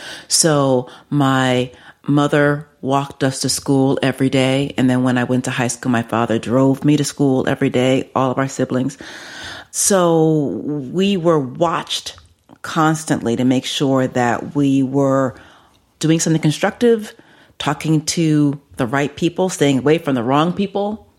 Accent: Bronx, New York, United States; I'm from the Bronx, yes.

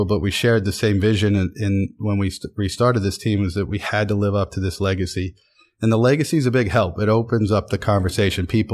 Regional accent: Williamsport, Pennsylvania, United States; Williamsport, Pennsylvania. Town of 35,000 people in the Susquehanna Valley.

